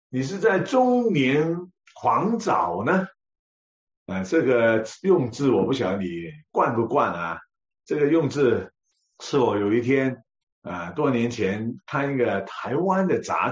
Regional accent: Hong Kong; moved away as an adult; now in Canada; 我是在香港土生土长的，那生活的场景，31年在香港，32年在加拿大，很简单。32年在加拿大，一个叫沙城的地方，一个叫爱城的地方

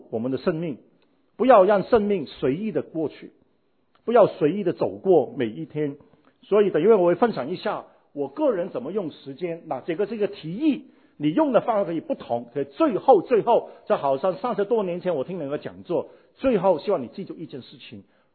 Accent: Hong Kong; 因为我是在香港出生，她发给我呢就是说60年代的香港，我在香港嘛

